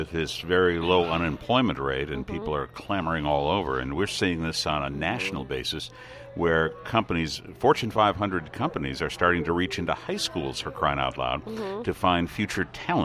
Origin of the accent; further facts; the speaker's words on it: Detroit, Michigan, United States; I'm originally from Detroit. I can tell you how long it takes to get around there.